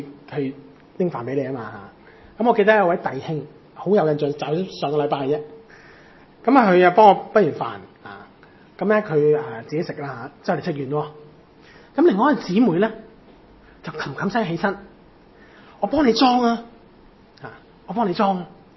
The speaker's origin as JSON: {"language": "Cantonese", "country": "China", "said": "我成日觉得咧系我哋中国人嘅问题嘅，系中国人嘅问题嘅"}